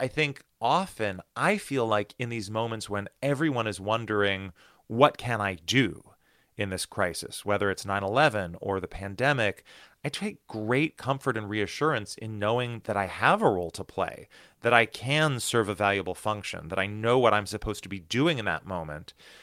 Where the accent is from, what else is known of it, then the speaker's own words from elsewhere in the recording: United States; I realized that growing up in the United States, I had been incredibly lucky to live in this country that has two enormous oceans on either side of it